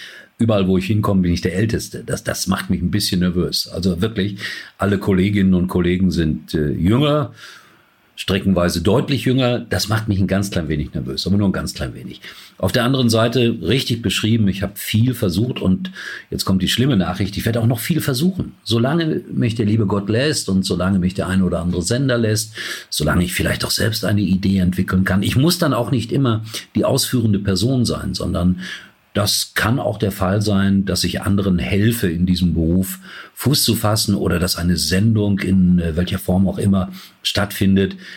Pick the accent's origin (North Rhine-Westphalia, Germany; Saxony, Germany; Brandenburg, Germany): North Rhine-Westphalia, Germany; Gelsenkirchen; Ich bin gebürtiger Schalker. Das heißt also nicht Gelsenkirchner, sondern Schalker. Das ist ja ein kleiner Ortsteil. Wissen ja viele Leute gar nicht. Hat heute vielleicht noch 15.000 Einwohner. Früher waren es mal 30.000.